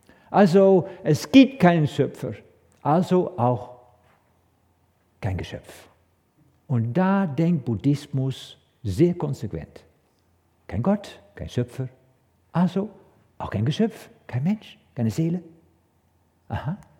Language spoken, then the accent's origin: German; Netherlands; German is a second language; Ich bin Holländer, ja, ich mache manchmal ein bisschen Fehler also in deutscher Sprache.